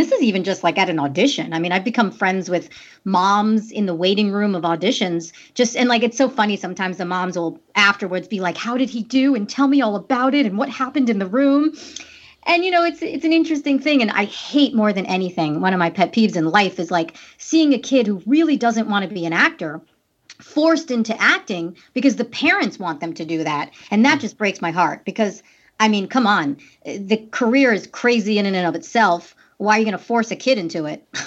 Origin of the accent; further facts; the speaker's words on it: Long Island, New York, United States; I've actually, growing up in Long Island, New York, my sister... she's 4.5 years older than me